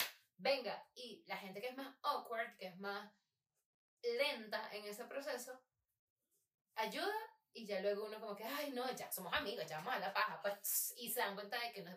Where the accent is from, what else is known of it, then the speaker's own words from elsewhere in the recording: Falcón, Venezuela; no, que yo soy de Falcón, de Paraguaná